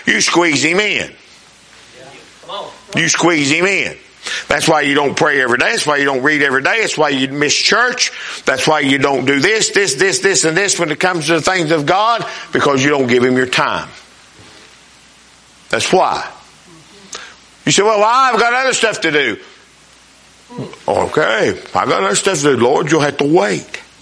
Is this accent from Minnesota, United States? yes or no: yes; Winona, Minnesota, United States; Now, I don't know. I'm from Winona. I don't know a lot.